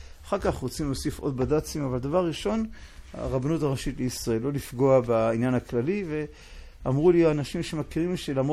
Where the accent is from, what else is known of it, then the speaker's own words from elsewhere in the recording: Tel Aviv, Tel Aviv District, Israel; אני תל אביבי במוצאי, בילדותי, בנערותי